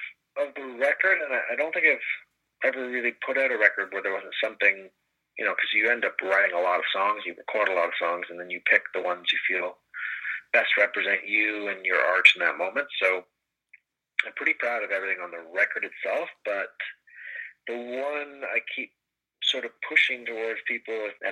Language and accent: English; Canada; I'm a Canadian, and I have the culture of Canada, and I grew up in the heyday of Canada